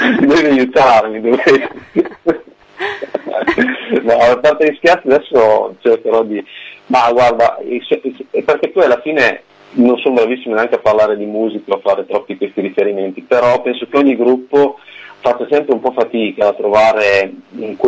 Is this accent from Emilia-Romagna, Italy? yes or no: yes; Emilia-Romagna, Italy; io sono della valle dell'Appennino emiliano.